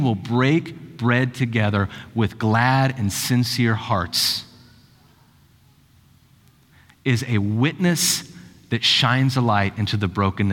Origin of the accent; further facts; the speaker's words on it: Stockport, Ohio, United States; When I was growing up in Stockport, Ohio, it's a village of around 200 people, really exciting stuff down there in southeastern Ohio.